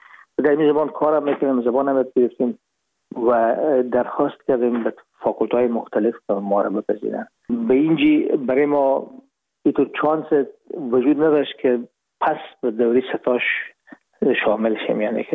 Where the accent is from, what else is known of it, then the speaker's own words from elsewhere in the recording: Herat, Afghanistan; now in Hamburg, Germany; ما رفتیم از کابل به هرات و پیزی که فاکولته رو پایان برسانیم یا دیپلومی بگیریم از هرات از طریق زمینی داخل مرز ایران شدیم، از مرز ایران گذاشتیم و داخل پاکستان و از پاکستان و قاچقی آمدیم به آلمان. میشد سال 1369 که ما به هامبورگ رسیدیم که بشه 1990.